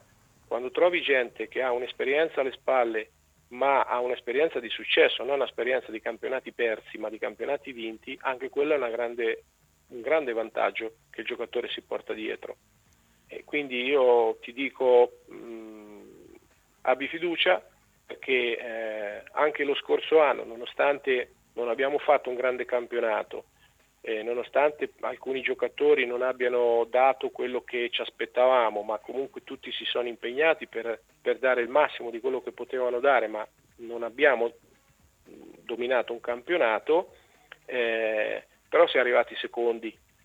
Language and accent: Italian; Ancona, Marche, Italy; E siccome io sono anconetano, di Ancona, di Colle Marino, tengo sempre a sottolineare